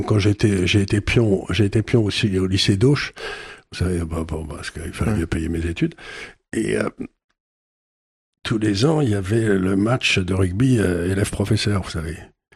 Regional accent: Syria; born there; Je suis né en Syrie

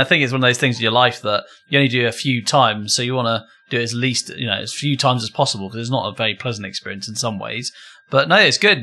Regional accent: East of England, United Kingdom; Edinburgh? No, I'm not from Edinburgh either. But Norfolk is kind of, for those people outside of the UK, it's kind of like the eastern side

